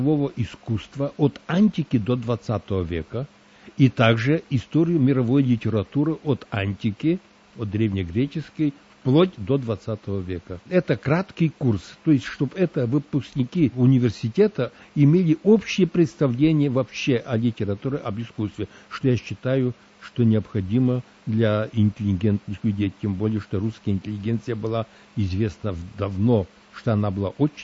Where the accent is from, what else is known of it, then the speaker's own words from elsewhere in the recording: Zakarpattia Oblast, Ukraine; born there; also born or lived in Prague; Я родился на Подкарпатской Руси, потом учился в русской гимназии в Праге